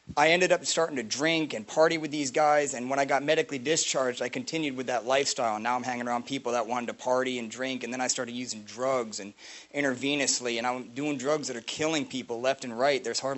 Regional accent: Bradenton, Florida, United States; I'm 36 years old, and I grew up in Bradenton, Florida.

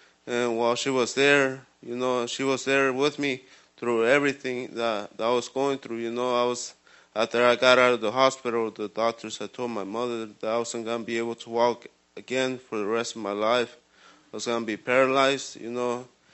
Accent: Guatemala; now in United States; growing up in Guatemala, it was hard.

